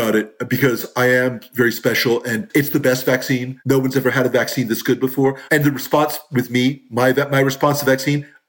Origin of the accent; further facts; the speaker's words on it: Florida, United States; Having observed that in Florida, and maybe it's just because it's Florida, my home state.